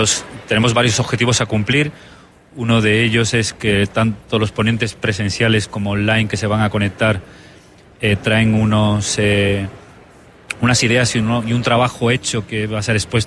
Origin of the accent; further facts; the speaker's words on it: Spain; yo soy español y sé perfectamente dónde está México